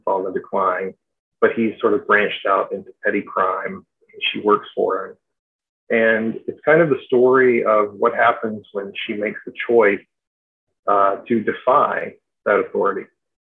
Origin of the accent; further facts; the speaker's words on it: Arkansas, United States; set in my home state of Arkansas and relatively close to where I grew up as well. So talking about Southwest Arkansas, South Central Arkansas